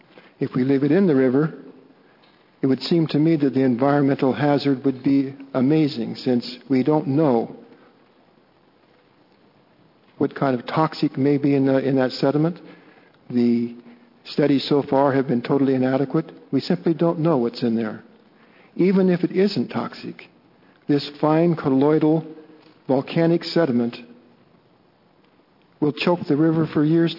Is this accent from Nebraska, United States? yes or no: no; Oregon, United States; Mr. President, as you know, I'm from the Klamath Basin. I've lived there for 40 years.